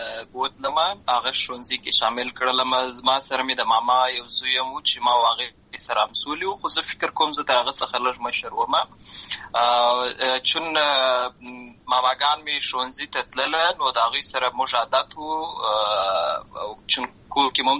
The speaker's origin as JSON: {"language": "Pashto", "town": "Lashkar Gah", "region": "Helmand", "country": "Afghanistan", "tie": "born or raised there", "also_born_or_lived": "Uruzgan", "said": "زه په اصل کې د اروزګان ولایت یم، اما زه په هلمند ولایت لشکرګاه کې پیدا شوی یم. امالته لوی سوی یم، امالته مې ښوونځی لوستی ده"}